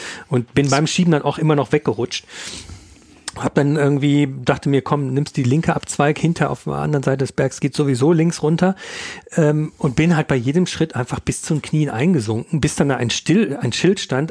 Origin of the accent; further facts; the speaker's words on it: North Rhine-Westphalia, Germany; ich komme aus dem Ruhrgebiet ursprünglich